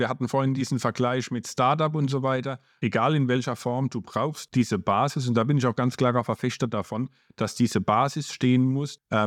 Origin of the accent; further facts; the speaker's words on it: Mannheim, Baden-Württemberg, Germany; ihr wisst, woher ich komme, aus Mannheim in der Region, da kannst du ja kein Spezi kaufen